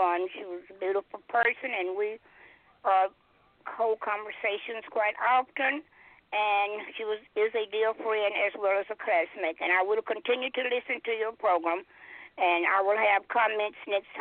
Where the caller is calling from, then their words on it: Baton Rouge, Louisiana, United States; Well, I am calling from Baton Rouge, Louisiana.